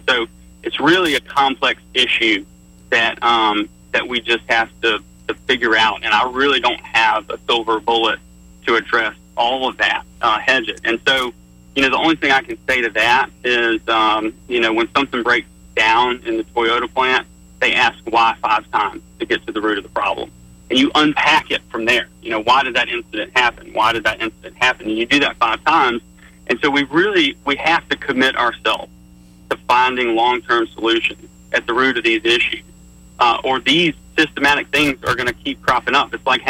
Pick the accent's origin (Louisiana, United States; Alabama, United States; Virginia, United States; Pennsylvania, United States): Alabama, United States; Montgomery; Yeah, so I grew up in Montgomery, born and raised, and I really do care about the city of Montgomery. I love Montgomery.